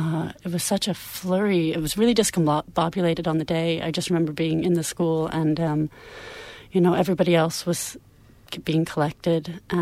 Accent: New York City, New York, United States; I'm originally from New York City and downtown New York, not too far from where the World Trade Centers were. I grew up in Greenwich Village.

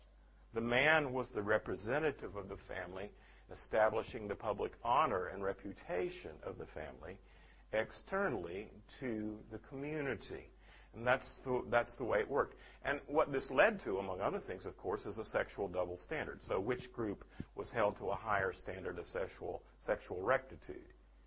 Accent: the South, United States; Now, I grew up in the Old South in the United States. And when I was a small child in the 50s, if the mayor of my town had a scandalous divorce, he would have to resign.

